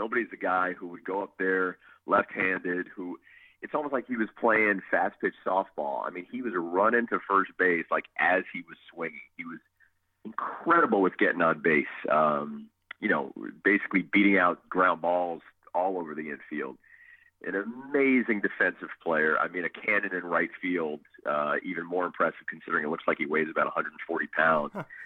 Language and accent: English; New York, United States; You know, I grew up in New York in the 80s pretty much